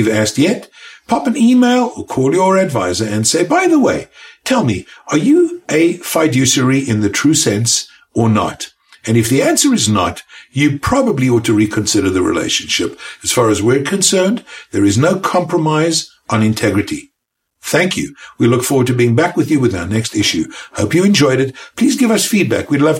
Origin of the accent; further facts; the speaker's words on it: South Africa; I was born in South Africa, as you can tell from my accent. And over there, when I was growing up